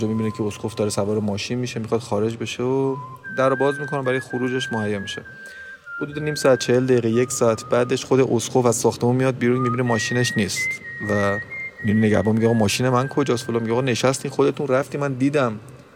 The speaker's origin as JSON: {"language": "Persian", "town": "Tehran", "region": "Tehran Province", "country": "Iran", "tie": "born or raised there", "said": "کریم خان، منطقه 6، محله زیبای من. به واسطه اینکه تو این محله بزرگ شدم، زندگی کردم"}